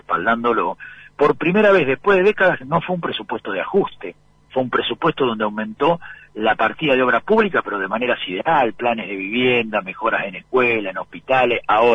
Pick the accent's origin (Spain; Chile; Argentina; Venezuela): Argentina; La Plata, Buenos Aires Province; la plaza del barrio, del seminario mayor, que es donde me crié, en La Plata